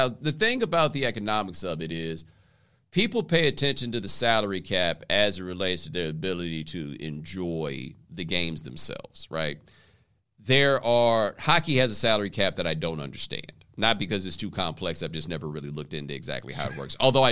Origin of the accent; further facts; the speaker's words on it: Texas, United States; and I'm from Texas, so I've seen this with my own eyes, kids in Texas playing football.